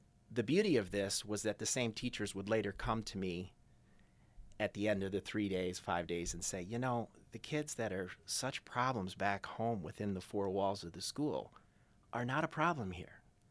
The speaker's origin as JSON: {"language": "English", "country": "United States", "tie": "born or raised there", "said": "I lived in Steuben County. I grew up in Steuben County in a very traditional suburban subdivision."}